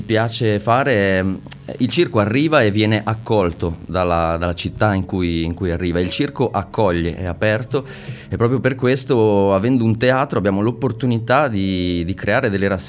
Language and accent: Italian; Milan, Lombardy, Italy; born there; Io sono nato a Milano, ahimè, una città che non amo molto